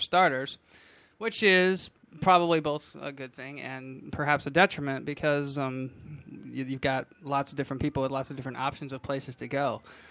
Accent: Seattle, Washington, United States; now in Los Angeles, United States; I'm from Seattle.

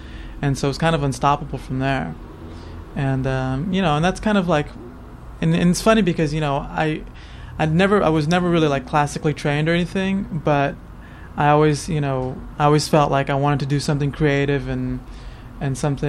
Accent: Rio de Janeiro, Brazil; Yeah, I'm originally from Rio, so that's kind of where we come from.

